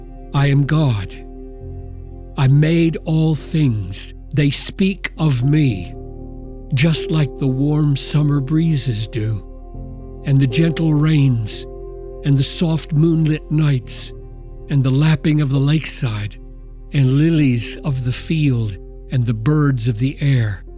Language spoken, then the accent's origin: English; South Carolina, United States; now in Minnesota, United States; When I came to Minnesota from South Carolina, I dressed for it